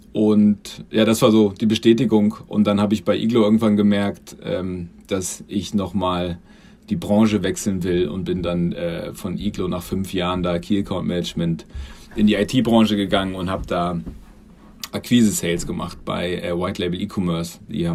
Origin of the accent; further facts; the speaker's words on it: Göttingen, Lower Saxony, Germany; bin 34, komme ursprünglich aus Göttingen